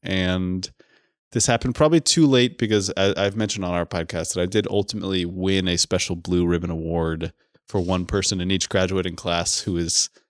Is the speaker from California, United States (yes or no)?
yes; Menlo Park, California, United States; So I grew up in the Presbyterian Church of Menlo Park, subsequently made famous by Steph Curry.